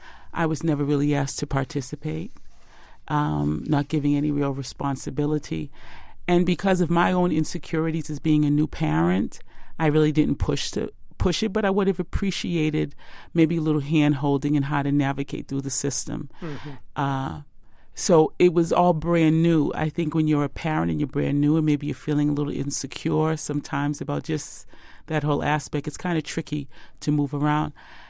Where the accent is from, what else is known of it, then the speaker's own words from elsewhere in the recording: Cambridge, Massachusetts, United States; I'm originally from Cambridge, which was very diverse